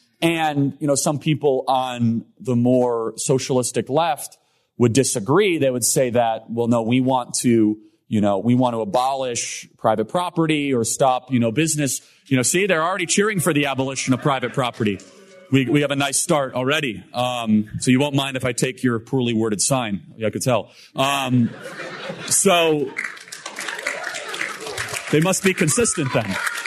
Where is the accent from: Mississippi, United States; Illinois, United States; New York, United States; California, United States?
Illinois, United States; Chicago; I grew up in Chicago, so it's not too far.